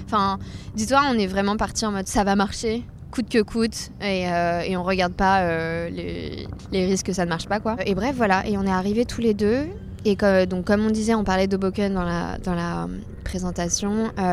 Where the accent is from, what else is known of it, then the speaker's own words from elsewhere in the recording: France; complètement différent de ce qu'on fait chez nous en France, complètement différent de mon école à Lyon.